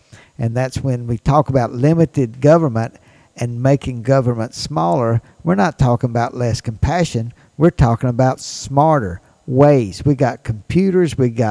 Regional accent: Mississippi, United States; I grew up in Mississippi. I live in Mississippi.

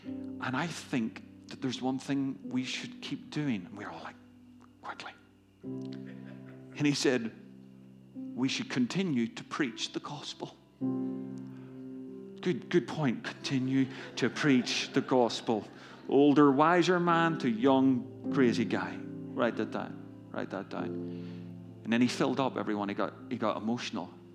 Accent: Northern Ireland, United Kingdom; now in United States; I grew up in Northern Ireland.

